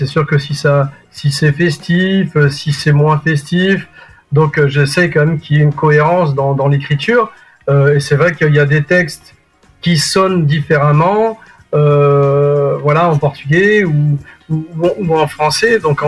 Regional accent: France; born there; je suis d'origine portugaise. Donc, mes parents sont portugais, venus travailler en France. Et moi, je suis né en France. Donc, voilà, je suis donc aussi français, je suis portugais.

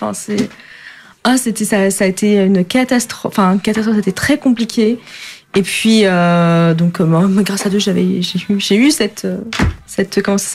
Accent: Paris, Île-de-France, France; J'ai eu mon code en mai, déjà rien que ça en tant que parisienne

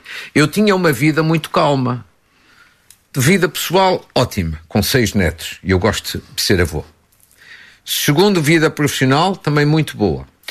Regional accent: Fafe, Norte, Portugal; É a minha terra. E, portanto, eu entendi que para ser genuíno, autêntico, eu tinha que apresentar a candidatura na minha terra.

